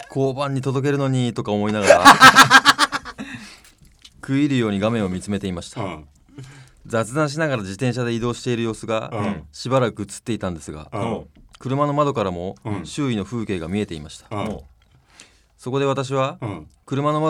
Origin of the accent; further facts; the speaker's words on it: Yamagata, Japan; ほう僕の地元山形とは違い